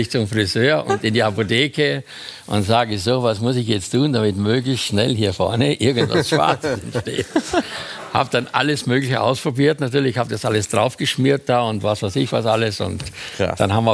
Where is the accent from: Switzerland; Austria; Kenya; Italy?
Austria; Styria; now in Berlin, Germany; Ich bin 1977 nach Berlin. Meine Mutter gab mir, ich komme aus der Steiermark, gab mir 80 D-Mark.